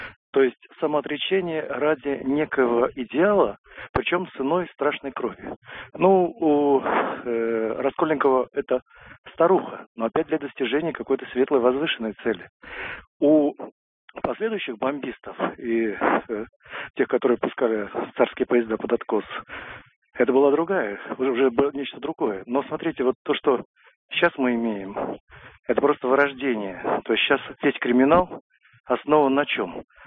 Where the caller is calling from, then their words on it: Tula, Tula Oblast, Russia; Я звоню вам из Тулы.